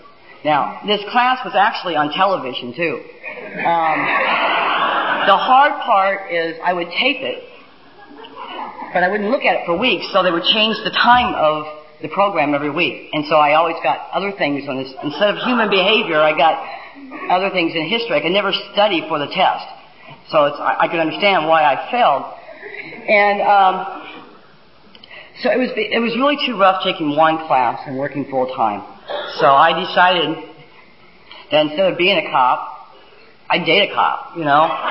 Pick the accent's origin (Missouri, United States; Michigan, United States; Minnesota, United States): Missouri, United States; Kansas City; born there; I was born in Kansas City, Missouri. For those of you that don't know it, Missouri is known as the Show Me State.